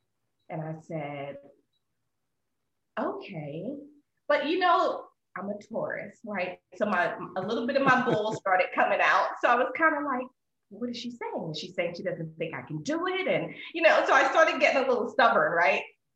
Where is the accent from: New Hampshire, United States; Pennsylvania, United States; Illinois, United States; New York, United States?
Pennsylvania, United States; Philadelphia; And, you know, I'm originally from Philadelphia. I'm a huge Philadelphia Eagles fan.